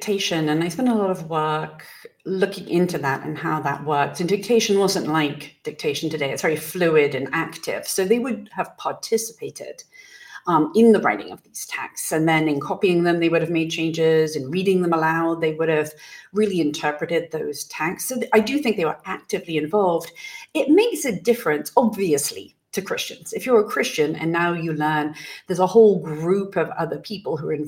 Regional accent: England, United Kingdom; I'm from England.

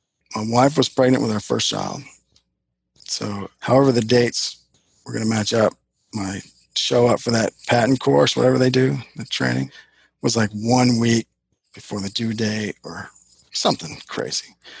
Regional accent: Buffalo, New York, United States; now in Ohio, United States; Literally, I never lived in Ohio before. I'm from Buffalo, but had gone to the Football Hall of Fame, which is in Canton, which is close.

